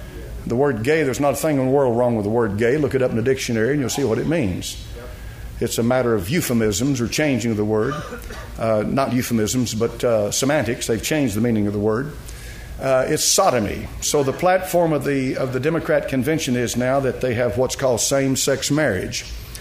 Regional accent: Knoxville, Tennessee, United States; I'm bred and born in America. September the 17th, 1946, I was born in General Hospital right over here in Knoxville, Tennessee.

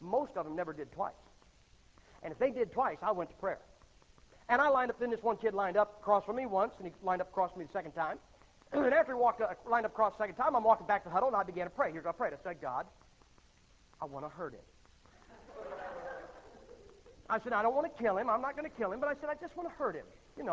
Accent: Massillon, Ohio, United States; But I was born and raised in Massillon, Ohio. Massillon, Ohio is where pro football began.

